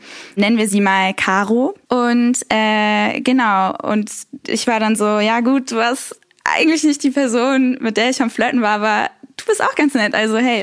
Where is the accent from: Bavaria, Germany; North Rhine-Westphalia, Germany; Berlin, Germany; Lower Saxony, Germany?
North Rhine-Westphalia, Germany; Cologne; Ich bin Kölnerin